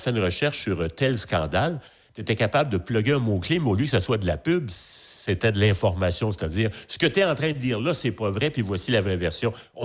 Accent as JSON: {"language": "French", "region": "Quebec", "country": "Canada", "said": "Tu sais que même chez nous au Québec"}